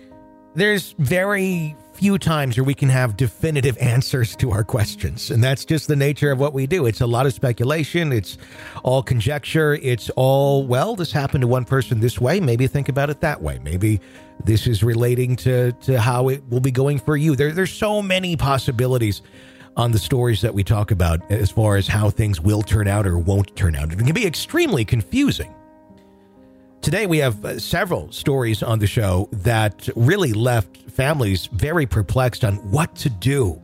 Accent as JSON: {"language": "English", "region": "Wisconsin", "country": "United States", "lives_now": "Minneapolis, United States", "said": "I'm from Wisconsin, but moved to Minneapolis a few years back. I have a best friend who still lives in Wisconsin"}